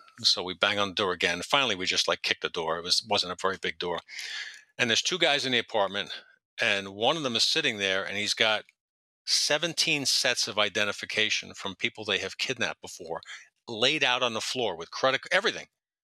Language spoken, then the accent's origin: English; Queens, New York, United States; I can't even speak English. I'm from Queens. It's the second language.